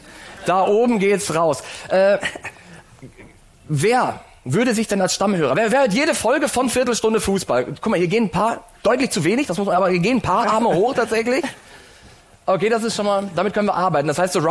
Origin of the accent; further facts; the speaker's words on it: Paderborn, North Rhine-Westphalia, Germany; Paderborn.